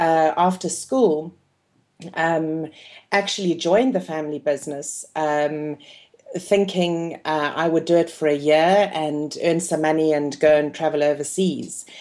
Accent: South Africa; born there; also born or lived in Botswana; I was born in South Africa and pretty much into a tourism family.

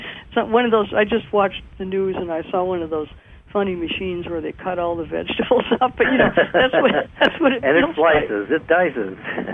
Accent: California, United States; I certainly have a few thoughts about that, speaking to you as a Californian.

